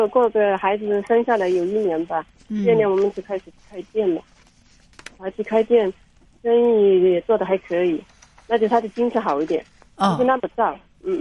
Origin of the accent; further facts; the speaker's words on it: Jiangxi, China; moved away as an adult; also born or lived in Wenzhou; now in Fujian, China; 在浙江温州待了十几年了，然后就，又回到这福建。回到福建回了四年了，我是江西的，嫁到福建。